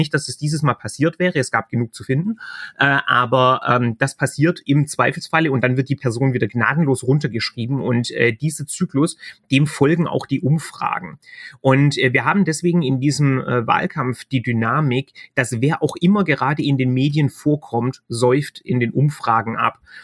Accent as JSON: {"language": "German", "region": "Baden-Württemberg", "country": "Germany", "accent": "Swabian", "said": "Man hört es vielleicht auch am Akzent. Ich komme aus Baden-Württemberg. Also von daher verzeiht mir bitte den leicht schwäbischen Zungeneinschlag."}